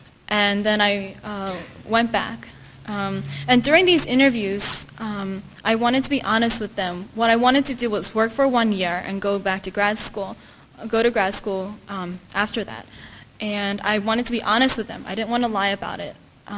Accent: Philadelphia, Pennsylvania, United States; now in Chicago, United States; I'm from Chicago. I originally grew up in Philadelphia

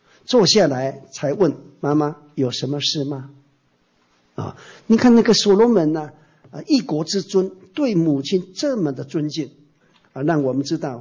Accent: Taiwan; 所以我们台湾人说啊

